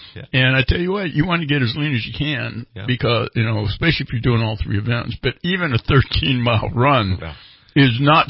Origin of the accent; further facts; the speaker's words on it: Redding, California, United States; You know what, Reading, my hometown. You have got some in Shasta County because people came from all over. But Reading, my hometown, I am so proud.